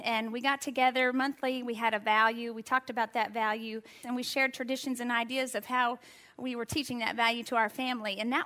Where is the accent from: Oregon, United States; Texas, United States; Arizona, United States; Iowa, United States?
Texas, United States; El Paso; I'm from El Paso, so that's just part of what we do.